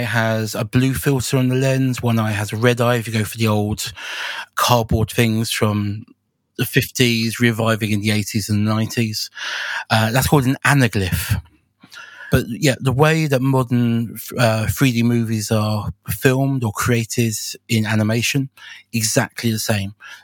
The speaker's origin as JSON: {"language": "English", "region": "London", "country": "United Kingdom", "tie": "born or raised there", "said": "And I started wandering around in London, in my hometown, photographing with it."}